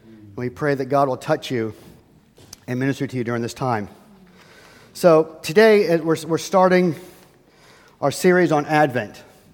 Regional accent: United States; Being an American, growing up in America, this is kind of what I'm used to.

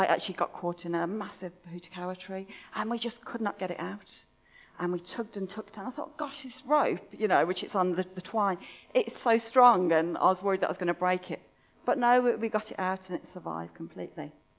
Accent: England, United Kingdom; moved away as an adult; now in New Zealand; If you hadn't already gathered, I'm English.

